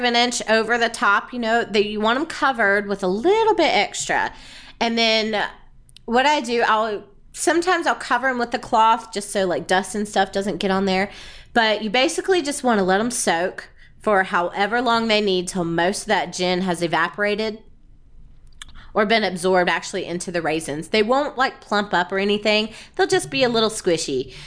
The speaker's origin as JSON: {"language": "English", "region": "the South", "country": "United States", "said": "Because I'm from the South, and I just, anytime that I get to use molasses"}